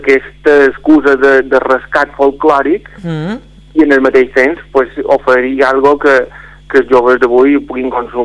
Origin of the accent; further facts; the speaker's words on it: Palma, Balearic Islands, Spain; Jo som llonguet, tot cada dia som de Palma